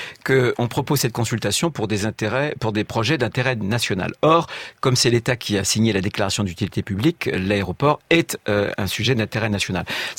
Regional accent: Pays de la Loire, France; Moi, je suis de Vendée, je ne pourrais pas voter, par exemple.

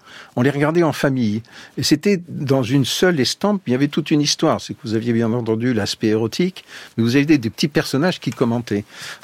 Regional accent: France; Et nous sommes français très très intéressés par cette expression.

